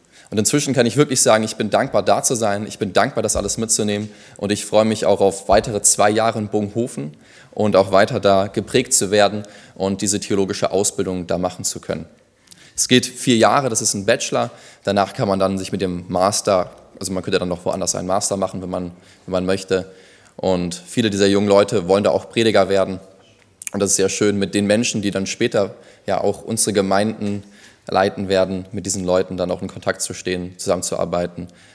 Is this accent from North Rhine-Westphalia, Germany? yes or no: yes; Bonn, North Rhine-Westphalia, Germany; ich bin ursprünglich aus Bonn, Westen Deutschland